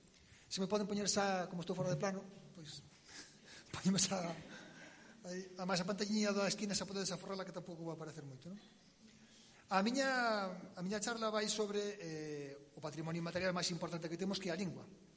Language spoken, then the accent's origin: Galician; Galicia, Spain; na miña casa había unha grade, eu son de da Costa da Morte, eu de pequeno poñeme enriba da grade